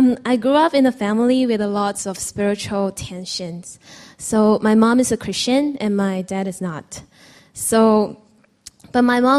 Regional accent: Malaysia; And growing up in Malaysia, I know that there are two types of prejudice.

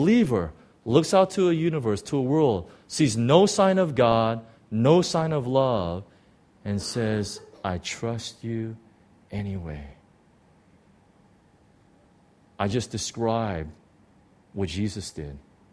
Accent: Chicago, Illinois, United States; I was from Chicago, so I remember all these things.

